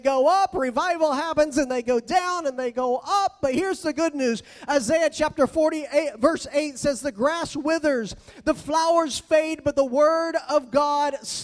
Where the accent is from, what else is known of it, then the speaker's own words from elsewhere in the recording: Texas, United States; also born or lived in Ohio / Belize; I grew up in Texas. I grew up my whole life in Texas, except living 4 years in Ohio, but I was already an adult there, and then living the 8 years in Belize.